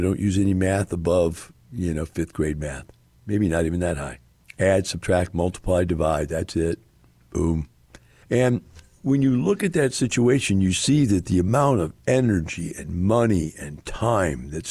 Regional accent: Wisconsin, United States; moved away; I came from Wisconsin where the water's crystal clear. It's glacial lakes. It's unbelievably beautiful. And forests and, you know, all kinds of outdoor stuff.

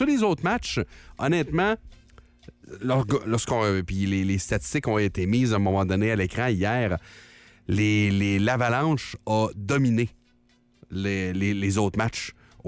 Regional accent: Gatineau, Quebec, Canada; Moi, je suis quelqu'un de Gatineau.

